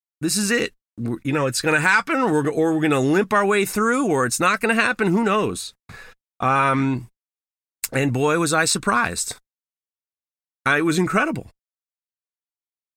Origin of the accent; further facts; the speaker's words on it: New York, United States; What the hell do I know? I'm from New York.